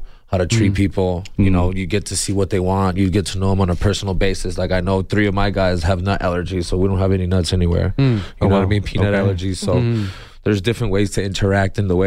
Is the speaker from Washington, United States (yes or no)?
no; Nogales, Arizona, United States; I'm born and raised in Nogales.